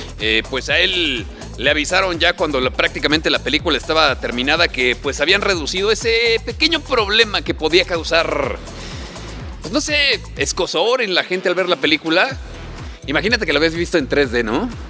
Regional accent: Mexico; somos el estereotipo mexicano por excelencia en estos momentos

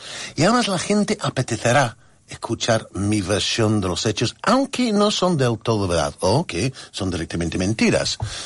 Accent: United Kingdom; del barrio de donde soy yo, Santi, que eran mucha gente de la fábrica, de las minas, los nietos de la revolución industrial del Reino Unido

